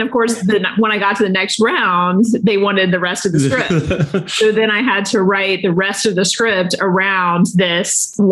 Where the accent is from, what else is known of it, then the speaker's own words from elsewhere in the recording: Texas, United States; And, I was coming from Texas and so then I got to college and I met, other Republicans.